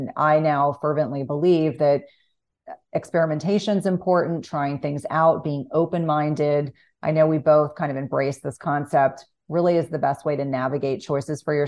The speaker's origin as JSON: {"language": "English", "region": "New Jersey", "country": "United States", "tie": "born or raised there", "said": "I was like, I grew up in New Jersey."}